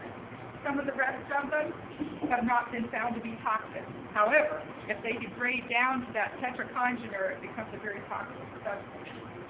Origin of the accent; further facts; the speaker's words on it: Florida, United States; When I was a kid, growing up in Florida, and you know that mosquito fog truck?